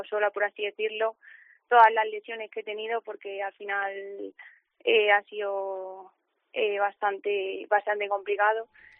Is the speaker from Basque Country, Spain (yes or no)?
no; Extremadura, Spain; Porque al final mi tierra es para mí lo es todo, al final de allí es toda mi familia, de allí es Extremadura y lo tengo siempre muy presente.